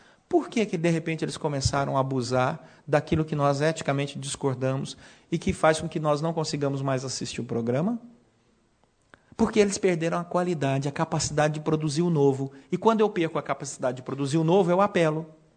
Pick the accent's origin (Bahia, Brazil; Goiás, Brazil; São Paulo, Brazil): Goiás, Brazil; Falei só para me exibir, que eu sou natural de Goiás. Terra boa